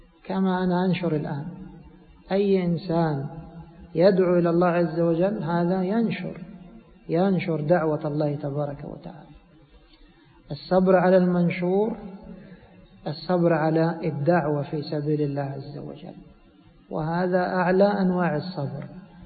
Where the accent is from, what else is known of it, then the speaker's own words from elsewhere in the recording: Egypt; نحن عندنا في بلادنا مصر إذا زرعنا الرز أول ما يخرج أخضر تكون هذه خامة